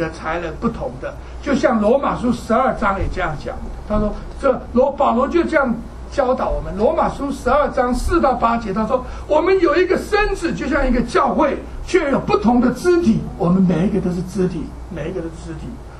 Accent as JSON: {"language": "Chinese", "country": "China", "said": "你知道我们中国人还喜欢吃脖子好像啊"}